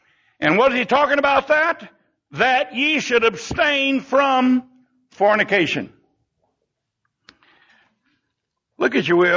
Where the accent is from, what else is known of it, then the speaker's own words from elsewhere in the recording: Texas, United States; born there; I'm thankful I was born in Texas. I'm thankful I was born in America.